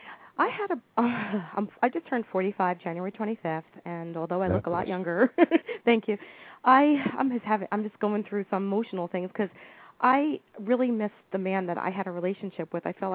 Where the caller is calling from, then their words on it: Stoughton, Wisconsin, United States; I'm calling you from Stoughton, Wisconsin.